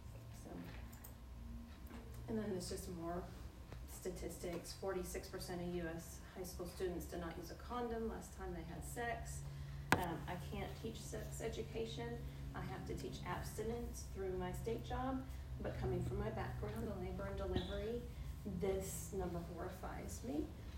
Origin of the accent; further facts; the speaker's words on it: Dallas, Texas, United States; I come from North Dallas, McKinney area, so large high schools. There were 3 high schools in our area.